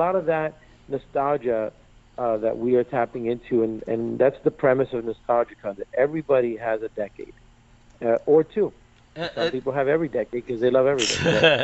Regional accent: Miami, Florida, United States; Well, look, I'm an 80s kid. I was born and raised in Miami, of Cuban-American descent, married to a Texas Latina.

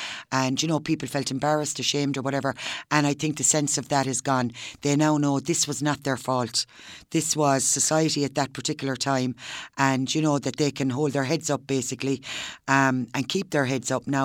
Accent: Cork, Munster, Ireland; born there; I was born in Besborough in 1966.

